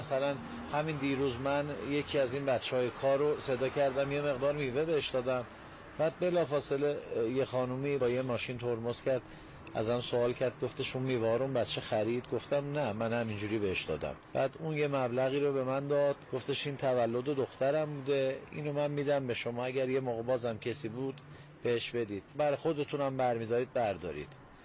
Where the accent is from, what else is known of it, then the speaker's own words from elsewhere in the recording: Karaj, Alborz, Iran; also born or lived in Hamadan; اصالتاً همدانی هستم، ولی 2 سالگی اومدیم کرج. یه مدتی تهران کار میکردم، حدوداً 15-16 سالگی که وارد بازار کار شدم یه مدتی تهران کار میکردم، قسمت مهرآباد و آذری